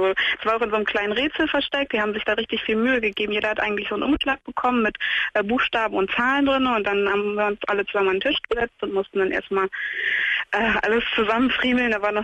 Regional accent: Netherlands; meine Familie, also wir kommen aus Holland

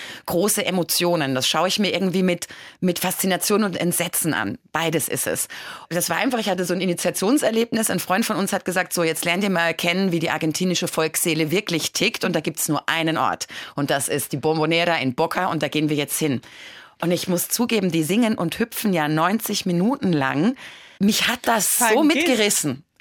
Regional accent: Karlsruhe, Baden-Württemberg, Germany; moved away as an adult; Wurzeln, die sind nicht dort. Ich habe Karlsruhe mit 19 verlassen. Ich habe kein Heimatgefühl dort.

